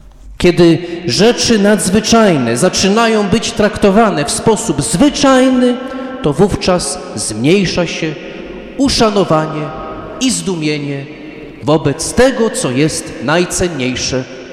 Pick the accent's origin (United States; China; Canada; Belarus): United States; Polish is a second language; moved away as an adult; now in Poland; Ja się w Polsce nie urodziłem. Ja przeprowadziłem się do Polski ze Stanów Zjednoczonych, jak miałem 34 lata. Już byłem kapłanem.